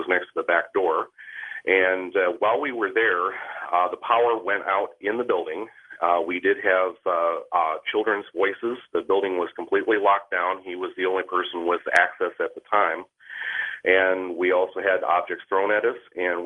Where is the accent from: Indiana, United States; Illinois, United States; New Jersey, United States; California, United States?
Illinois, United States; Milan; my cousin was a caretaker for a short time of a local funeral home in my hometown of Milan, M-I-L-A-N, Illinois, pronounced Milan.